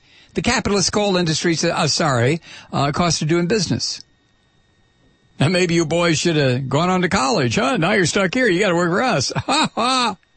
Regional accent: Toledo, Ohio, United States; I grew up in this crap. I grew up in Toledo, Ohio.

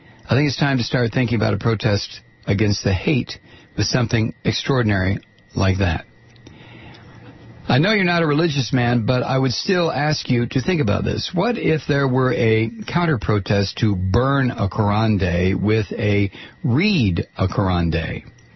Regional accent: Atlanta, Georgia, United States; because we're all from Atlanta.

